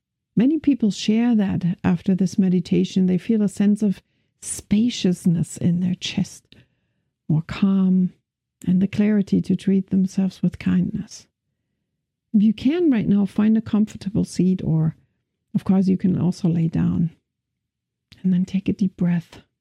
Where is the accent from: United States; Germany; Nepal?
Germany; first language German; English is a second language; I'm from Germany, he's from Canada. My English is okay, but he doesn't speak any German.